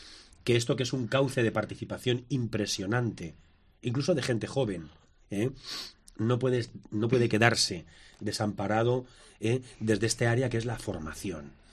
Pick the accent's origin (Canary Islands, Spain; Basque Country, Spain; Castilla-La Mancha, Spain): Castilla-La Mancha, Spain; Escalona; Yo lo veo en mi pueblo, en Escalona, ¿verdad?